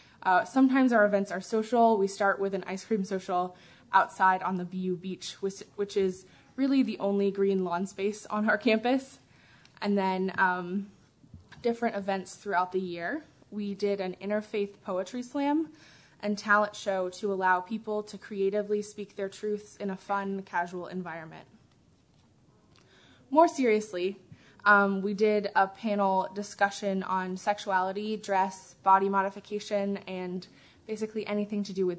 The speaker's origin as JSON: {"language": "English", "town": "Yorktown", "region": "Virginia", "country": "United States", "tie": "born or raised there", "said": "Originally, I'm from Yorktown, Virginia, where I was raised UU in the Unitarian Universalist Fellowship of the Peninsula."}